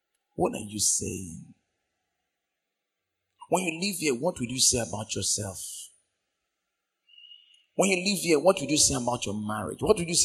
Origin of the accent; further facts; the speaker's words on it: Bisseni, Bayelsa, Nigeria; You know Bisseni people now. I'm from Bisseni. My people, they have shot one strong missile.